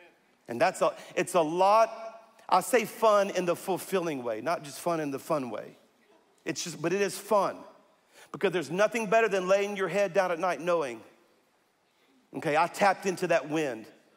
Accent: Louisiana, United States; You know, and I'm from South Louisiana, y'all.

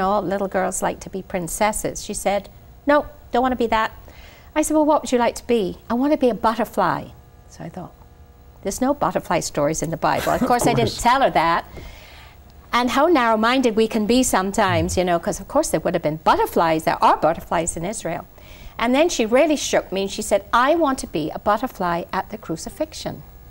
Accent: Barbados; I couldn't waste time because I was from Barbados. I traveled 9 hours and 3 planes to get to Pensacola.

